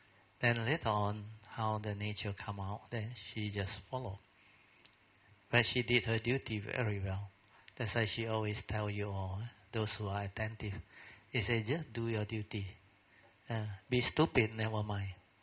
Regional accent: Alor Setar, Kedah, Malaysia; Then I'm from Alostar. Then somehow, just third year training, I was sent there.

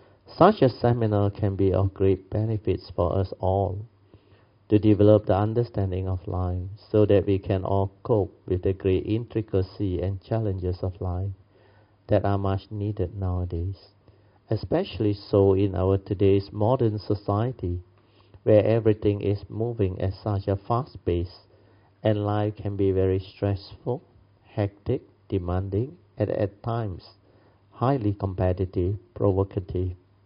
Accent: Malaysia; And I was invited to present a paper at a said seminar as a Malaysian speaker.

